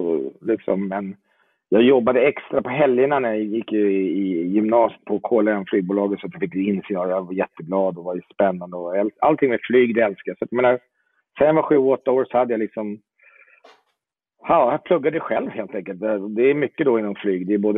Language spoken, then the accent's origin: Swedish; Jordbro, Stockholm County, Sweden; jag är uppvuxen i Jordbro söder om Stockholm. Och när jag var ung, då var Jordbro ett ganska nytt område.